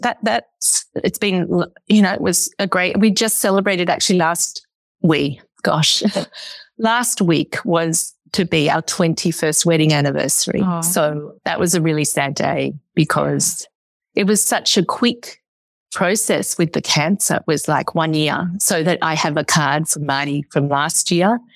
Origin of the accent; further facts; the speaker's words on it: Melbourne, Victoria, Australia; now in Sydney, Australia; We came back. We're from Melbourne. We live, which is another city to the south, maybe an hour by plane. But anyway, we moved up to Sydney about 15 years ago.